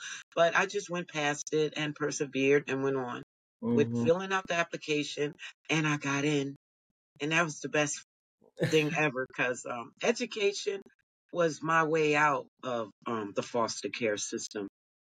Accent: New Jersey, United States; Well, I grew up in New Jersey as a foster child. I didn't know my parents at all.

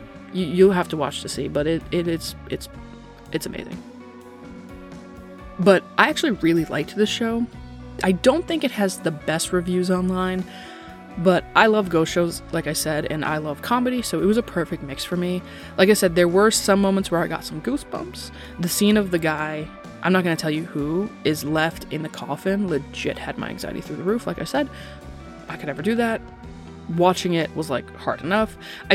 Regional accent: United States; But to be honest, as an American, no matter what I say, I expect a group of French people to laugh at me, whether my accent is perfect or not.

